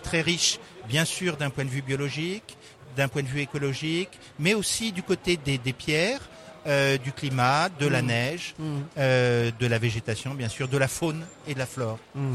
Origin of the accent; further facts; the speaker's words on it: Normandy, France; now in Vaucluse, France; Alors moi je suis originaire donc de Normandie et je me suis marié à Carpentras. Et je suis installé dans le Vaucluse depuis une dizaine d'années.